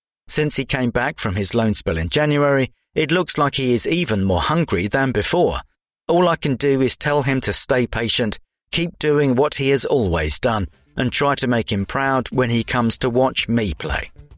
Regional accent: The Hague, South Holland, Netherlands; My first interaction with the ball was on the streets in The Hague in my home country, the Netherlands.

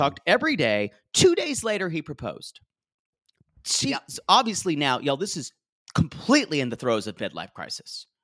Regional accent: Southern United States, United States; accent: Southern; I tried to lose a lot of my Southern accent because you're just, it's hard to have the intellectual strength in the room sometimes.

